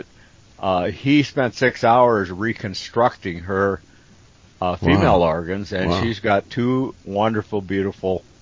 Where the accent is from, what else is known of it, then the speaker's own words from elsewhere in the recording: Minnesota, United States; I'm from Minnesota.